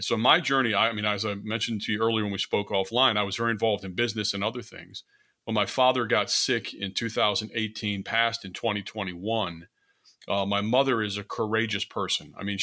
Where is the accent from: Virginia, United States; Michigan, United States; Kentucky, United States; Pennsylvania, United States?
Virginia, United States; I mean, I grew up in Virginia.